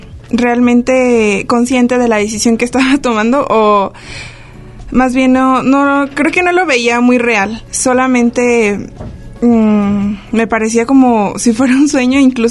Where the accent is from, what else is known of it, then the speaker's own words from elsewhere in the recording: Guanajuato, Mexico; yo vengo de Guanajuato.